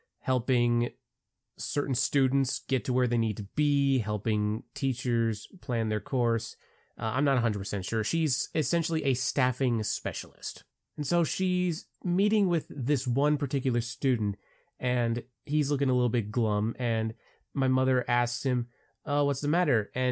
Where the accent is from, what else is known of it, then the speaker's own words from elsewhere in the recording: Palm Bay, Florida, United States; Hey Leroy … I come from Palm Bay, Florida, so yes, I am a Florida man